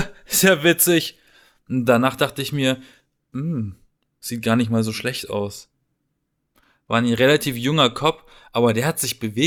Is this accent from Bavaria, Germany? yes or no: no; Baden-Baden, Baden-Württemberg, Germany; nicht Berlin, in Baden-Baden, haben wir so eine schöne Parkanlage, eine Allee.